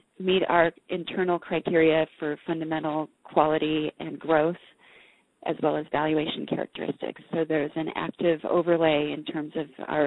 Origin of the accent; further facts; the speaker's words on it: Richland, Washington, United States; Oh, I grew up in Richland, Washington, which is a small town in eastern Washington.